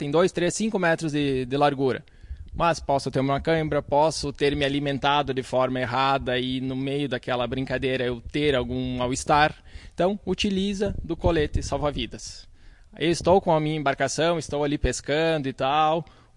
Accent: Erechim, Rio Grande do Sul, Brazil; Sou natural de Erechim.

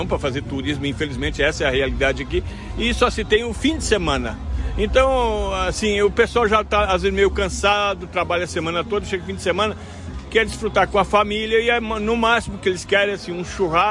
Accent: Ijuí, Rio Grande do Sul, Brazil; also born or lived in Cuiabá; now in Rio Branco, Brazil; Eu sou de Ijuí, natural de Ijuí. Estou 44 anos fora do Rio Grande do Sul. Morei em Cuiabá e moro aqui agora 26 anos em Rio Branco, no Acre.

